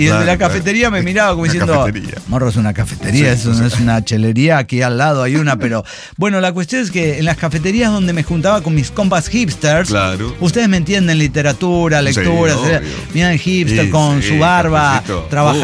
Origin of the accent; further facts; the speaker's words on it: Mexico City, Mexico; No, todos somos chilangos acá, güey.